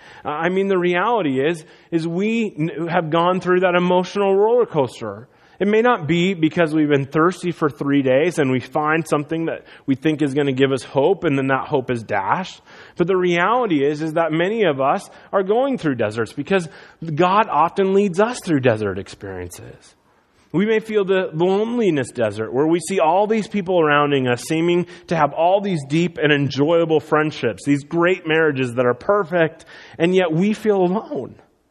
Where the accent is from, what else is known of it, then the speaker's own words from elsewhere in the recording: Iowa, United States; I grew up in Iowa. We didn't have anything even close to a desert there. We just have farmland, pigs, and cornfields.